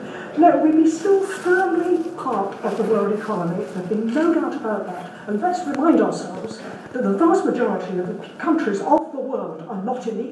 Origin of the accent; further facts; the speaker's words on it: North West England, United Kingdom; accent: Cheshire; please note I've gone back to my Cheshire accent.